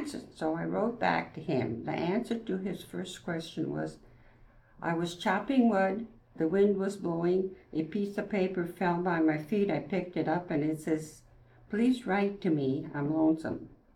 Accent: Wisconsin, United States; I grew up on a dairy farm in Wisconsin, worked hard, milked cows all by hand, and did very hard work.

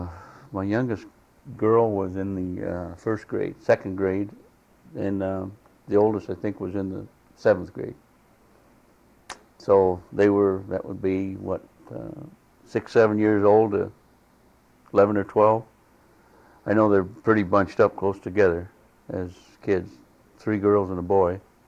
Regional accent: Red Wing, Minnesota, United States; moved away as an adult; now in Alaska, United States; Well, I was born and raised in Red Wing, Minnesota, and came to Alaska originally in 1962 as a school teacher and a basketball coach at Kodiak, Alaska, and taught there a couple of years.

